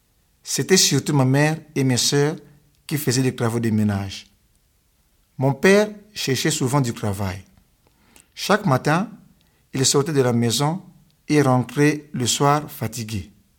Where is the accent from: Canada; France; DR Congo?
DR Congo; Kinshasa; moved away as an adult; now in Zug, Switzerland; J'ai grandi à Kinshasa avec mes 4 frères et sœurs. Je suis le 4e de ma famille.